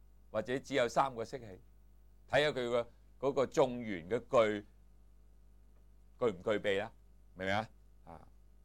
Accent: China; 所以我们中国人说心不在焉，视而不见的

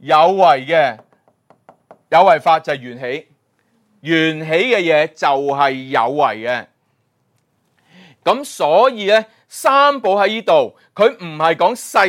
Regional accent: Macau; 我哋澳门人都必须要进取嘅果啦

